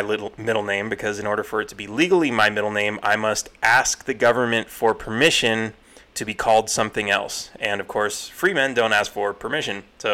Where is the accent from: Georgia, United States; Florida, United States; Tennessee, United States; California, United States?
California, United States; moved away as an adult; I grew up in California, and I was exposed to mostly Democrat rhetoric. It's a blue state. When I was maybe in my late 20s, I moved to Texas, which is a red state